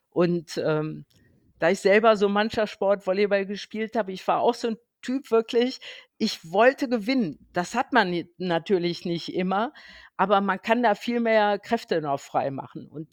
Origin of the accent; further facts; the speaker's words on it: Bonn, North Rhine-Westphalia, Germany; der hat es ja nicht mit Köln und ich als Bonner auch nicht